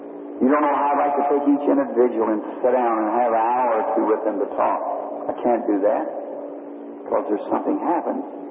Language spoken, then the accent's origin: English; United States; born there; I mean it, and I'm an American. I was born here in America.